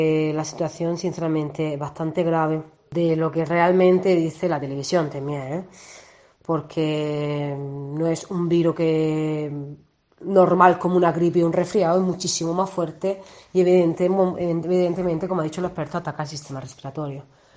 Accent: Viator, Andalusia, Spain; now in Italy; Sigo toda la noticia de mi país, de España, de Almería, de mi pueblo de Viator.

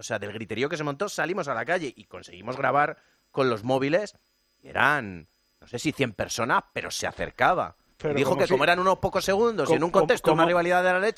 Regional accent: Valladolid, Castile and León, Spain; En Valladolid, que yo soy vallisoletano.

